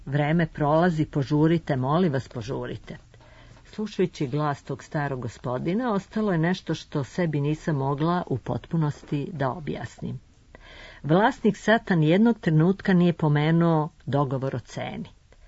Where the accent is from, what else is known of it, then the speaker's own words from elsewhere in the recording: Zemun, Belgrade, Serbia; putovanje moj rodni grad Zemun